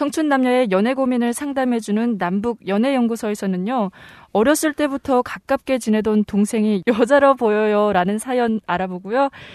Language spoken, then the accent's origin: Korean; Musan, North Hamgyong, North Korea